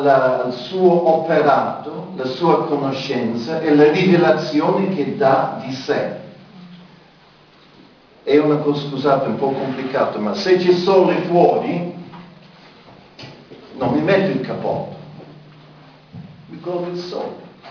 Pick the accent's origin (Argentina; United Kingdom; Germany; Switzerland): United Kingdom; Italian is a second language; io da inglese vedo il sole, esco senza niente